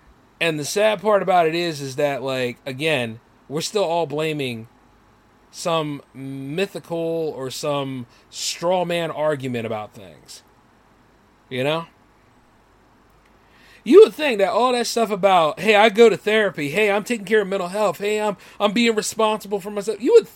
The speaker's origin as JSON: {"language": "English", "country": "United States", "said": "I'm an American first."}